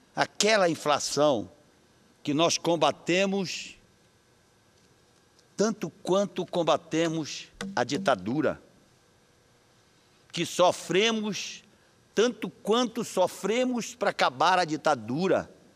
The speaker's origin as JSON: {"language": "Portuguese", "region": "Pará", "country": "Brazil", "tie": "born or raised there", "said": "Eu que vejo a maior inflação deste país chegar à minha terra querida. A maior inflação está na nossa terra paraense. A maior inflação é do estado do Pará."}